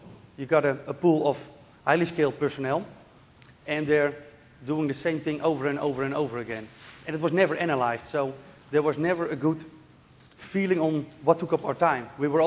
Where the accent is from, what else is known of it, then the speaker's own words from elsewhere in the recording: Netherlands; I'm from the Netherlands.